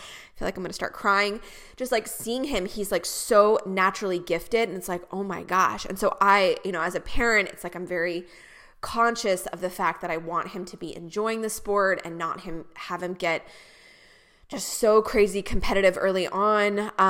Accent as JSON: {"language": "English", "town": "Tacoma", "region": "Washington", "country": "United States", "tie": "born or raised there", "said": "So rewind, I grew up in Tacoma, Washington, Washington State. Tacoma, if you're not familiar, is about a hour south of Seattle, which is the largest city in Washington."}